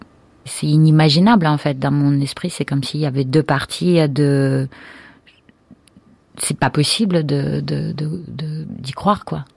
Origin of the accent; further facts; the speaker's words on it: Irkutsk, Irkutsk Oblast, Russia; now in France; Je viens d'Irkoutsk, de Sibérie orientale, et je suis arrivée en France il y a 26 ans.